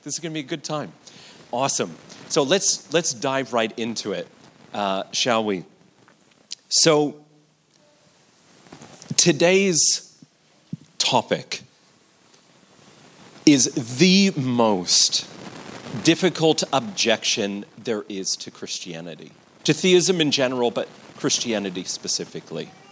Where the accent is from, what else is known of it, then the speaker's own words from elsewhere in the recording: Canada; I'm from Canada, so I felt even more at home because it was a little bit cold. It's very cold where I'm from.